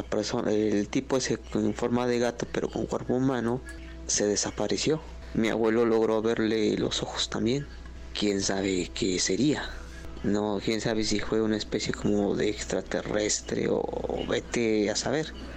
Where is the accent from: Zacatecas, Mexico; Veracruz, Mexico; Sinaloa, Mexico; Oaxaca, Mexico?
Veracruz, Mexico; Xalapa; de Jalapa, Veracruz.